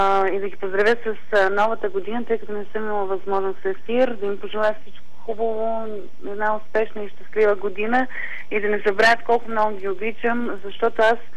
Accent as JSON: {"language": "Bulgarian", "town": "Vidin", "region": "Vidin Province", "country": "Bulgaria", "tie": "born there", "said": "Аз също съм родена във Видин"}